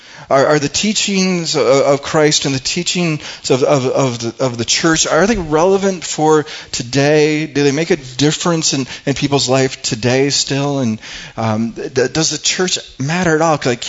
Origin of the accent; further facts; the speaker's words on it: United States; Because you and I, grown up as Americans, we're accustomed to certain ways of thinking.